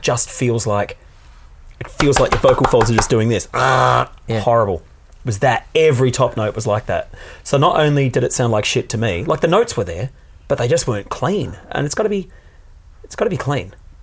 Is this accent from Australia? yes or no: yes; Melbourne, Victoria, Australia; It's like, no, we're from Melbourne. The sun's, we just want sun.